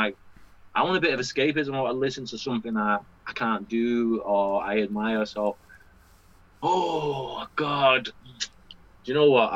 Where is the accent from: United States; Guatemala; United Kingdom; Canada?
United Kingdom; Manchester, North West England; No, I'm from Manchester.